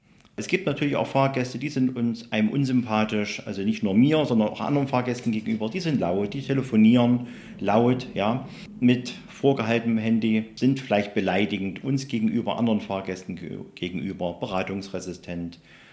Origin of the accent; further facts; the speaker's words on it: Saxony-Anhalt, Germany; Ich komme jetzt aus der Saale-Unstrut-Region